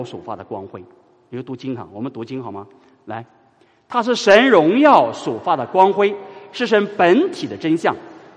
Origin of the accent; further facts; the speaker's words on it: China; 你看到这样的一道风景的时候，我们中国人都会赞美，我们的古人都会赞美。